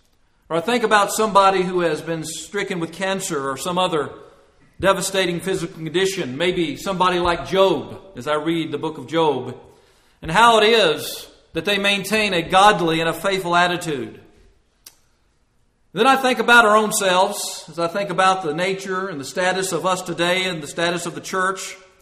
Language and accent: English; Shady Valley, Tennessee, United States; And it's always been my understanding as I grew up in Shady Valley.